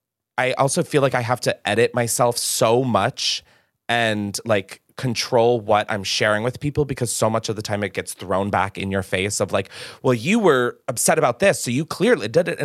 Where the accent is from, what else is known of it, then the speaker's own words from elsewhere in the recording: New York, United States; I came from New York and living on the East Coast my entire life, which is very fast paced